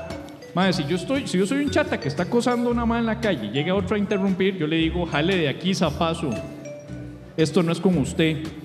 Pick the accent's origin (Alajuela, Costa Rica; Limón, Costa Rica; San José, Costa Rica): Alajuela, Costa Rica; Soy de Alajuela, él sabe.